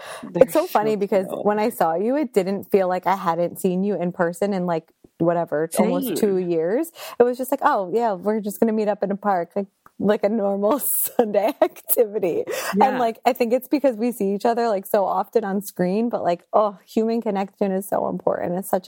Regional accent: New Jersey, United States; I'm like, everybody knows I'm from New Jersey.

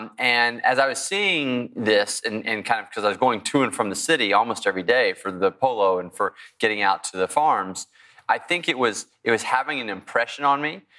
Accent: Texas, United States; I grew up in Texas, had ridden horses before.

